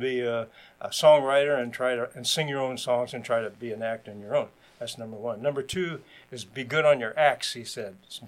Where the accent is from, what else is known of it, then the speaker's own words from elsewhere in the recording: Calhoun, Illinois, United States; Well, I'm a Hoonie. I'm from Calhoun.